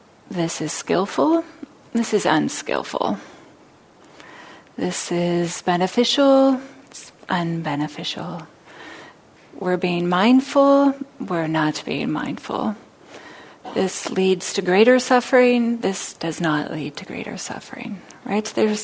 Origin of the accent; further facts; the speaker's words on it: California, United States; I remember when I was young, I grew up here in the Bay Area